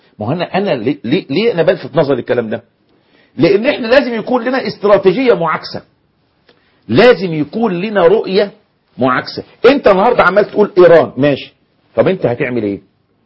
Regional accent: Egypt; وعندنا في مصر

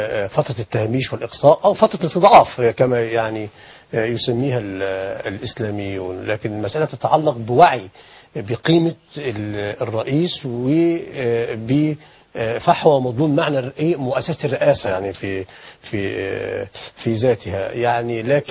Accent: Egypt

